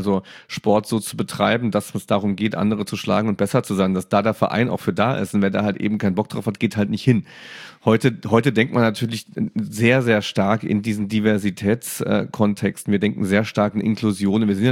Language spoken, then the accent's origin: German; Saarland, Germany; Ich bin im Saarland aufgewachsen